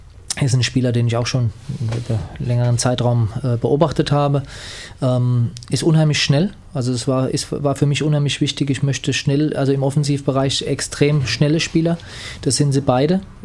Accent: Mannheim, Baden-Württemberg, Germany; ja, ich bin auch Mannheimer.

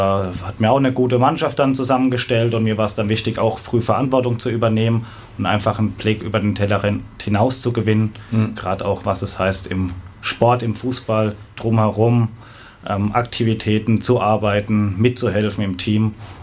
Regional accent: Weinheim, Baden-Württemberg, Germany; Also grundsätzlich bin ich ein Kind der Region, bin in Weinheim geboren, also unweit entfernt vom Waldhof. Bin dort aufgewachsen in der Nähe, in Weinheim zur Schule gegangen

